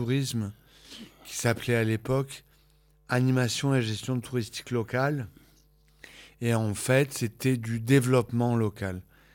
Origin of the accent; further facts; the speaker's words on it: France; accent: French; en anglais, j'ai un accent français qui reste relativement fort